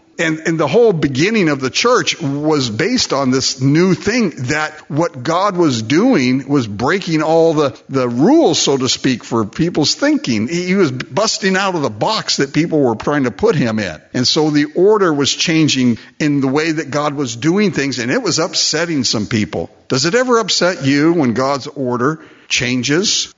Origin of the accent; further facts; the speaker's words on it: Japan; I was raised in Japan, and being a missionary's son